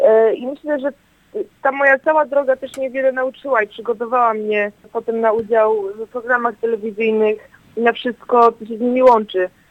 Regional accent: Ciechanów, Masovian Voivodeship, Poland; Pochodzę z Ciechanowa.

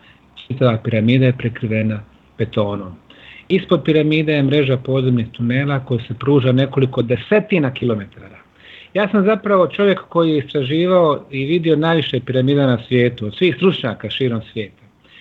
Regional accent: Bosnia & Herzegovina; Ali kod nas u Bosni je najveća mreža podzemnih tunela

